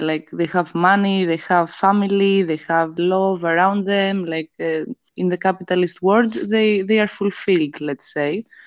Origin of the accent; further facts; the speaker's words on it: Greece; I grew up in Ireland, in Greece.